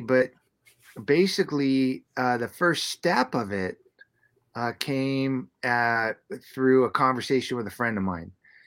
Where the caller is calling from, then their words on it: Las Vegas, Nevada, United States; I'm actually sitting in beautiful Las Vegas, Nevada right now.